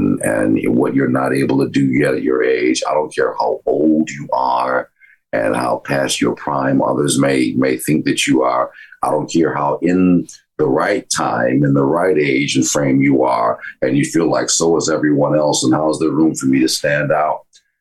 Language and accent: English; Detroit, Michigan, United States; I came from Detroit.